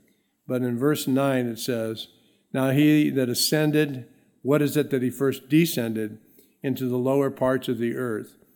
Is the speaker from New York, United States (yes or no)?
no; Los Angeles, California, United States; born there; my mom actually told me a story that when I was born in the hospital, I was born in Los Angeles